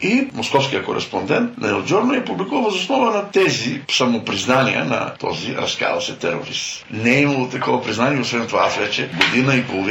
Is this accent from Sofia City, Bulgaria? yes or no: yes; Sofia, Sofia City, Bulgaria; born there; Аз съм се родил в София, в захарна фабрика в Коневица. Цял живот съм живял. Там съм работил в завод Ворошилов.